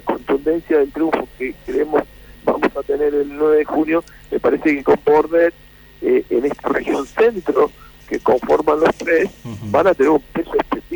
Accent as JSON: {"language": "Spanish", "region": "Córdoba", "country": "Argentina", "tie": "born there", "also_born_or_lived": "La Plata", "said": "mi origen, yo soy nacido en Córdoba, egresé de médico en la Universidad Nacional de Córdoba, si bien me doctoré después en La Plata"}